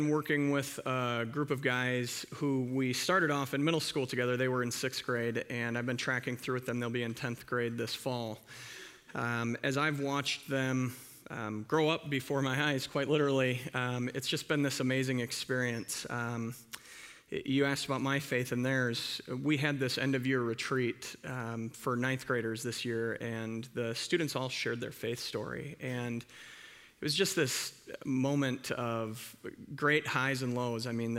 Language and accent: English; Sioux Falls, South Dakota, United States; Yeah, so when I was growing up in Sioux Falls, my folks would drop my sisters and I off for Sunday school in the morning